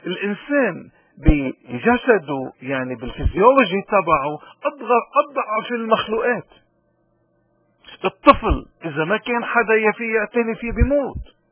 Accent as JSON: {"language": "Arabic", "country": "Lebanon", "said": "نحن كلبنانيين اليوم نحن هالحرية عم نستعملها؟ هل نحن فعلا كمواطنين لبنانيين عارفين قيمة الحرية؟"}